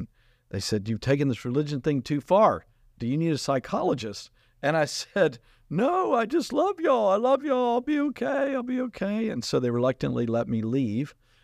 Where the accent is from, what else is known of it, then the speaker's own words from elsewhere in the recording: Texas, United States; And growing up in Southeast Texas, working at oil refineries, playing football, that stuff, crying wasn't like at the forefront of our